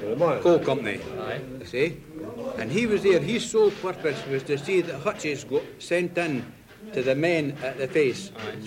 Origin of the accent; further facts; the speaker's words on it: Scotland, United Kingdom; Being Scottish, you sort of rue